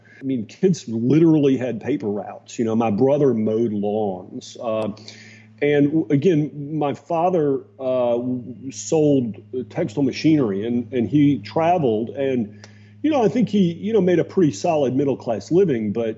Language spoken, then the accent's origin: English; Atlanta, Georgia, United States; I mean, I grew up in Atlanta, Georgia, and in the South.